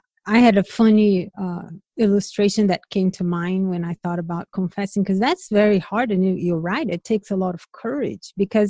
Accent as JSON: {"language": "English", "country": "Brazil", "said": "I'm from Brazil."}